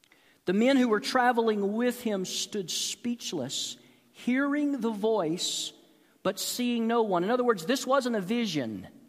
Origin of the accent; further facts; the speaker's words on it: Atlanta, Georgia, United States; I knew that name very well because I grew up in Atlanta, and he was the quarterback for the Atlanta Falcons in the early 80s.